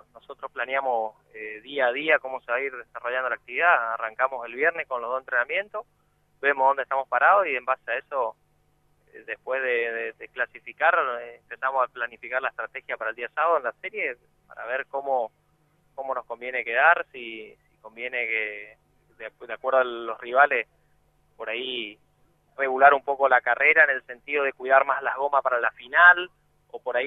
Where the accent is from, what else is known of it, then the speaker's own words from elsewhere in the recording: Alem, Misiones, Argentina; now in Oberá, Argentina; si bien soy de Alem, trabajo en Oberá, hace 3 años estoy viviendo en Oberá